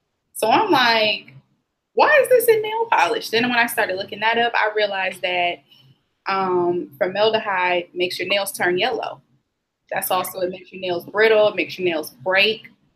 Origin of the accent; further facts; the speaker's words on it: Portland, United States; Like she lives in Portland, my hometown. So when I go home, I'm always at her house.